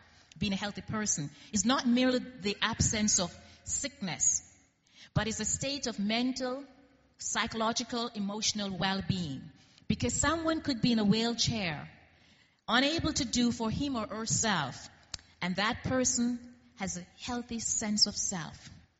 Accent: Jamaica; now in Toronto, Canada; I'm from Jamaica originally, and Toronto now became homeland for us there.

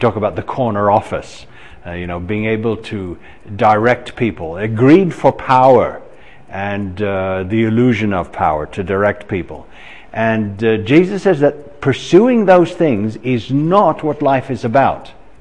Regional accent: Edmonton, Alberta, Canada; born there; also born or lived in Asia / Africa; I was born in Edmonton, despite the fact that very few people believe me, but I didn't choose to be born in Edmonton.

